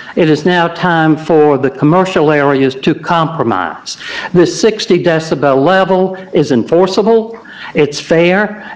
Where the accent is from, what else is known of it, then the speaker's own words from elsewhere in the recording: Mount Pleasant, United States; I grew up in Mount Pleasant. I chose to live in a mixed area because that's the way it was growing up.